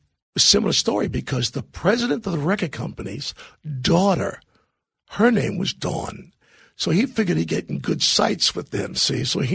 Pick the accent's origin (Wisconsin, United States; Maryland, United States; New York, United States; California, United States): New York, United States; and I didn't sound like I was from New York at all.